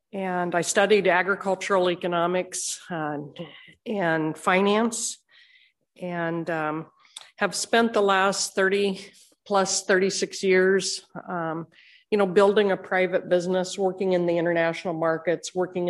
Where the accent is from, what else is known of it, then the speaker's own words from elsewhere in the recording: Oregon, United States; So I grew up in Sherman County, and one of six kids. We milked cows and had all kinds of chores, and made my way to Oregon State.